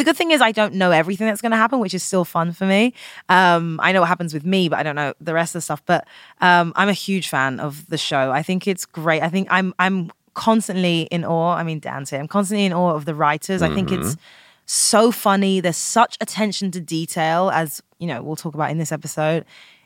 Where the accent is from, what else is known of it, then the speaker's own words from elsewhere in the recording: London, United Kingdom; moved away as an adult; now in Los Angeles, United States; I'm from London, originally. I moved out to LA about 7 years ago, and I was in London, and I hadn't done much.